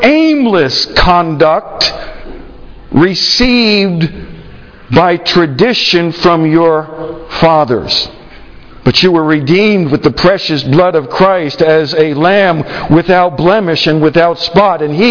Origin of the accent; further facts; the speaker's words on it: United States; I'm an American.